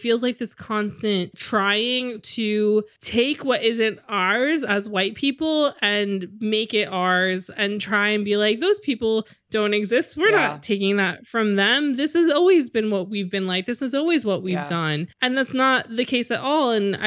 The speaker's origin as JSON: {"language": "English", "country": "United States", "said": "especially in America, because we're American focused on a lot of this stuff."}